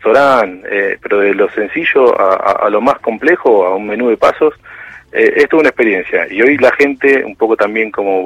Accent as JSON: {"language": "Spanish", "town": "Carapachay", "region": "Buenos Aires Province", "country": "Argentina", "said": "En Buenos Aires, sí, yo soy de Buenos Aires. Bien. Yo soy de Carapachay, de Vicente López."}